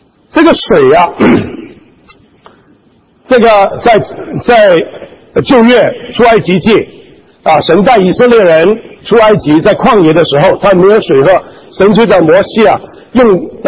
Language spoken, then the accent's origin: Chinese; Guangdong, China; 我们广东人呢一天呢啊7顿啊七餐啊